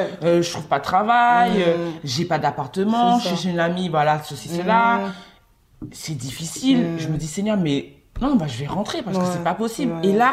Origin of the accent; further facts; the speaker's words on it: Martinique; moved away as an adult; now in France; je suis partie de la Martinique pour 3 semaines de vacances. J'arrive en France et là, je me dis, waouh, ok, je me sens bien.